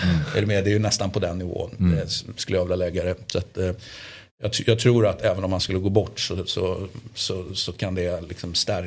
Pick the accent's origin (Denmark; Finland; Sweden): Sweden; jag är ju uppvuxen i Sverige.